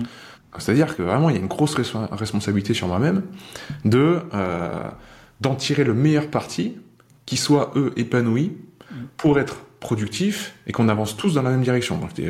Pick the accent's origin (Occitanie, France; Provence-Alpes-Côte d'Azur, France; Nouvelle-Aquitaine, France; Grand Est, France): Provence-Alpes-Côte d'Azur, France; Avignon; born there; Je suis né à Avignon, je suis le dernier d'une famille de 5 personnes